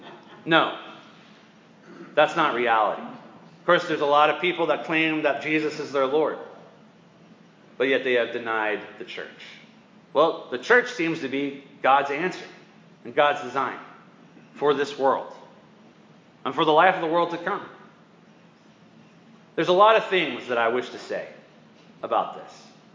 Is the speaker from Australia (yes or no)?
no; Scotland, United Kingdom; I'm Scottish.